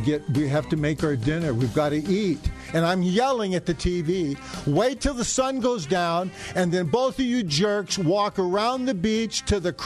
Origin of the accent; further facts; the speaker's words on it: United States; And I'm not going anywhere, where being an American isn't going to be the best thing you can be.